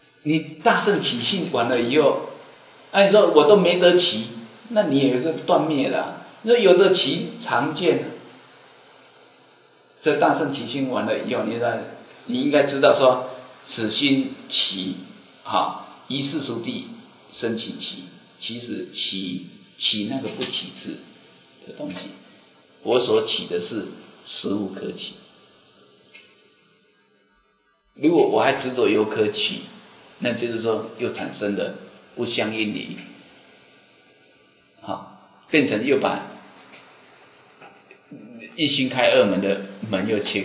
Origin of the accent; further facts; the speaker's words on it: China; 我们中国人这道是什么，这个哈，是吧，道可道，非常道；名可名，非常名。